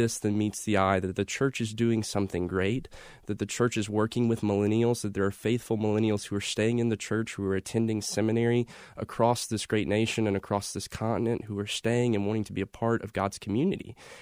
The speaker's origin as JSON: {"language": "English", "town": "Statesville", "region": "North Carolina", "country": "United States", "tie": "born or raised there", "said": "Growing up in Statesville, it's an all-America city. It's one of those places that everyone wants to grow up in. It's just a great town to grow up in North Carolina."}